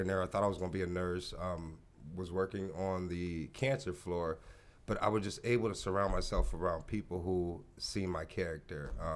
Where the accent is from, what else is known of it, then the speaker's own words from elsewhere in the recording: Erie, Pennsylvania, United States; I am from the Erie community.